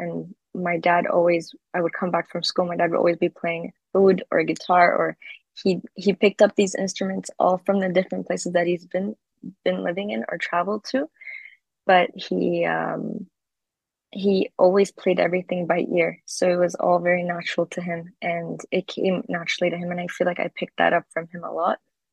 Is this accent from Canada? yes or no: yes; Canada; moved away; also born or lived in Middle East / United States; So I was living in the Middle East for 10 years, but I was born in Canada. I hopped around cities in Canada, and then I ended up moving to the US and then moving to Europe.